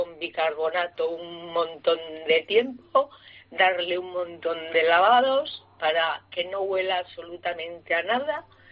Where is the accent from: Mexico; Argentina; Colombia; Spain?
Spain; Gijón, Asturias; Yo vivo, soy de Gijón